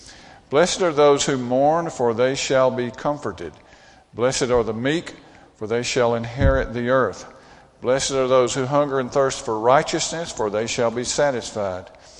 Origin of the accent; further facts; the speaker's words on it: Brandon, Mississippi, United States; I grew up in Brandon. In Rankin County.